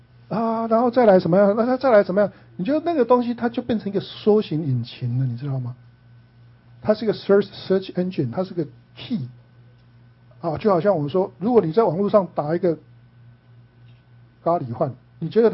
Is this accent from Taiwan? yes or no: yes; Taiwan; 像我们台湾人就是台湾国语，对不对？